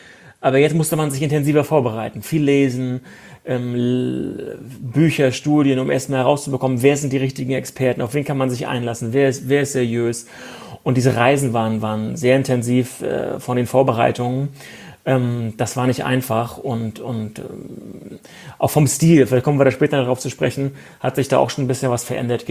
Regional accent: Mecklenburg-Vorpommern, Germany; Also ich bin ja in einem kleinen Dorf aufgewachsen in Mecklenburg, so 30 Kilometer von Rostock entfernt

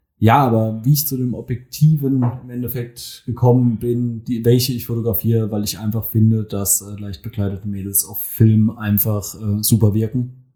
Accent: Mannheim, Baden-Württemberg, Germany; ich bin 23 Jahre alt. Ich komme aus Mannheim

